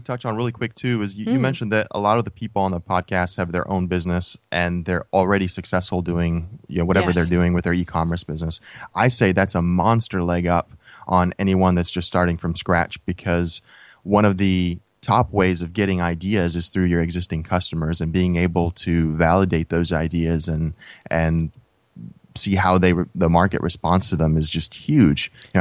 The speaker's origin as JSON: {"language": "English", "country": "United States", "tie": "born or raised there", "said": "And even when we were growing up in the States, and I started working on the house"}